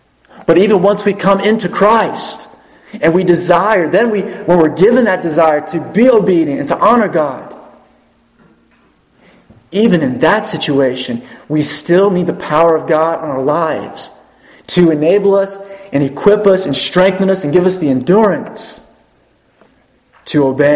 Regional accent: United States; As an American in the 21st century that has been brought up in an individualistic philosophy and mentality, that scares me.

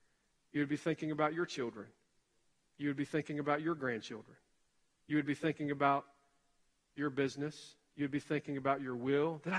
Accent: the South, United States; Growing up in the Bible Belt, which I think we've lost the belt in America today. Not quite certain there is a such thing as a Bible Belt any longer. But growing up here in this particular region

